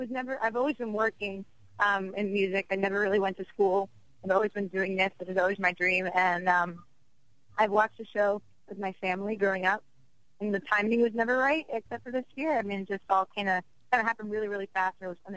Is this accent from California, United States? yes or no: no; New York, United States; also born or lived in New Jersey; Because I'm a New York girl, I'm an East Coast girl. I grew up in New York, New Jersey, everywhere in the East Coast.